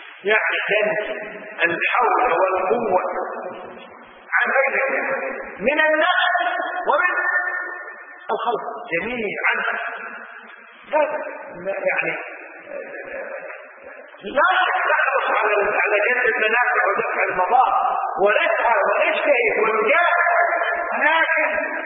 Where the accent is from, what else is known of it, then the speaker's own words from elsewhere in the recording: Kuwait; شوف اي مستشفى عندنا في الكويت